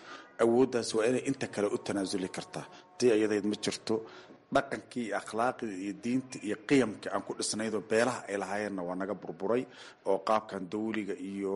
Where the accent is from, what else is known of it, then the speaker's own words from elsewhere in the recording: Somalia; annaka koonfur baan ka imid, gadan ka imid